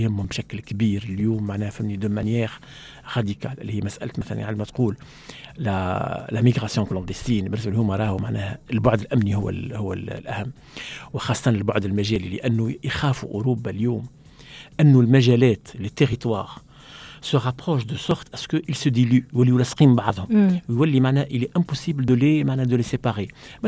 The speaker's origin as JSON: {"language": "Arabic", "country": "Tunisia", "said": "هذه هي الاشكاليه اللي عندنا في تونس"}